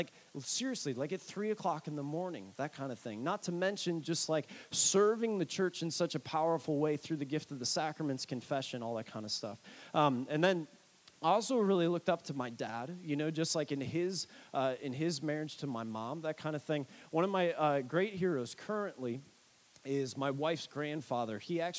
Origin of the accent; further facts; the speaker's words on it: Illinois, United States; And when I was younger, I grew up in Illinois. Growing up in Illinois during the 90s, like, Michael Jordan was the guy.